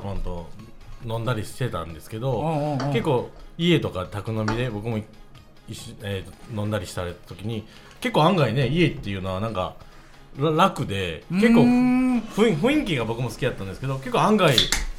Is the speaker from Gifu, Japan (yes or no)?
no; Nara, Japan; 僕はね、あの奈良出身なんですけど